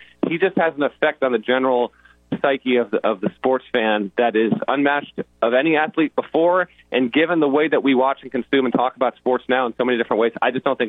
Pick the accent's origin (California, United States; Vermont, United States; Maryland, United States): Vermont, United States; I grew up in Vermont as a Bulls fan.